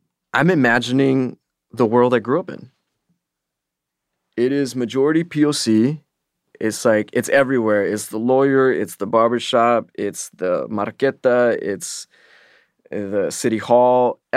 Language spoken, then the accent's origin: English; Los Angeles, California, United States; I was born in Compton. I grew up in South Central LA. I went to school like 99% people of color.